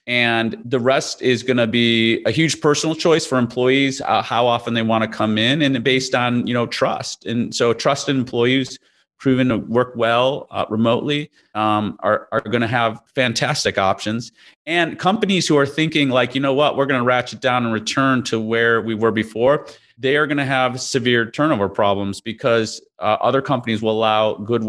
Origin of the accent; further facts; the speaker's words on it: Chicago, Illinois, United States; I grew up in Chicago in the Midwest